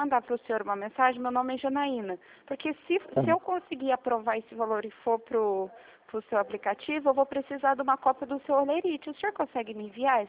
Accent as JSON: {"language": "Portuguese", "town": "São José dos Campos", "region": "São Paulo", "country": "Brazil", "said": "Não, eu sou de São José dos Campos."}